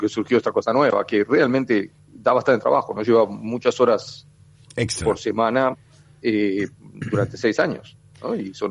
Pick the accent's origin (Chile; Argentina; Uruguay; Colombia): Uruguay; nosotros como uruguayos